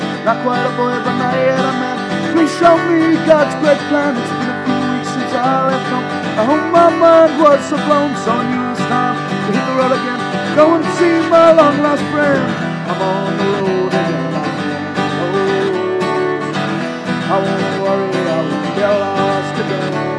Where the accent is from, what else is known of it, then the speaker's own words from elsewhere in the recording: Dublin, Leinster, Ireland; also born or lived in London, United Kingdom; I was born in London, but I grew up in Dublin, and I lived back and forth my whole life, just a folk musician.